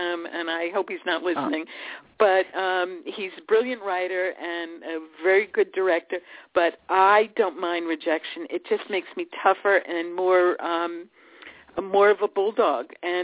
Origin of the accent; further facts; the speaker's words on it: Bayside, New York, United States; And he was a fellow guy from Queens. I'm from Bayside.